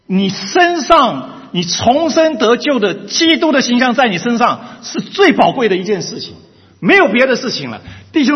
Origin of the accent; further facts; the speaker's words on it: Taiwan; 我从小是在眷村里长大。我们的眷村很有意思。我的妈妈是从江西来的，然后在台湾待了50几年。